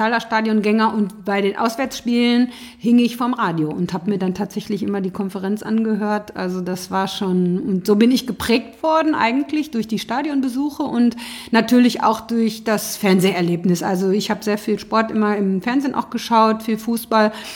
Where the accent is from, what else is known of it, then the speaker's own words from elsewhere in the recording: Iserlohn, North Rhine-Westphalia, Germany; Ich komme aus Nachbarstadt. Ich komme aus dem Sauerland, aus Iserlohn. Das ist grenzt, also ist ganz dicht dran am Ruhrgebiet.